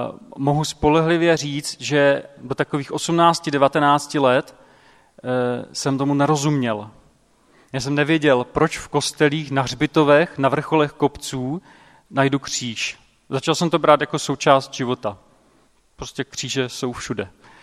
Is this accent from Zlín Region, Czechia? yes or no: yes; Vsetín, Zlín Region, Czechia; now in Prague, Czechia; původně pocházím ze Vsetína, z Moravy a studoval jsem tady v Praze, bydlím v Praze.